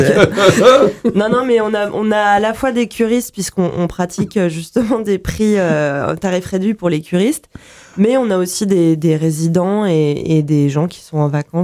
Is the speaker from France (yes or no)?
yes; Lyon, Auvergne-Rhône-Alpes, France; Comme nous, on vient de Lyon